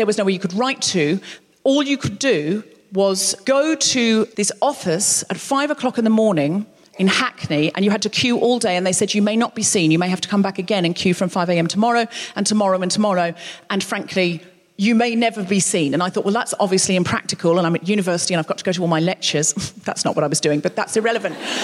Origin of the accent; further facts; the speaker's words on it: Australia; Now, the thing I want to talk to you tonight is I'm from Australia. I know I don't sound especially Australian.